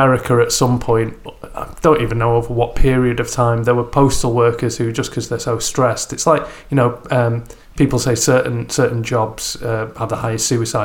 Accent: Manchester, North West England, United Kingdom; I mean, I'm from Manchester.

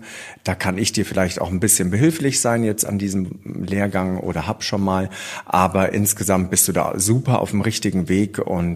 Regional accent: Bavaria, Germany; born there; Ich bin gebürtig aus dem Allgäu und da war mit Pferdezucht und Dressurreiten nicht ganz so viel los. Deswegen bin ich etappenweise immer mehr in den Norden.

